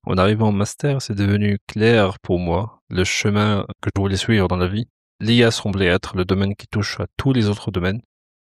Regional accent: Blida, Blida Province, Algeria; also born or lived in Algiers; now in Épernay, France; je suis d'origine d'Alger, mais j'ai passé mon enfance à Blida, connue pour être ville de rose, et je faisais la navette entre deux.

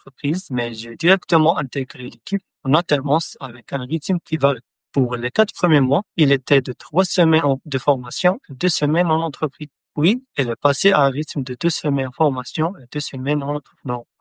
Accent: Morocco; now in Lyon, France; j'ai 24 ans, je viens de Suffolk, une petite ville au Maroc

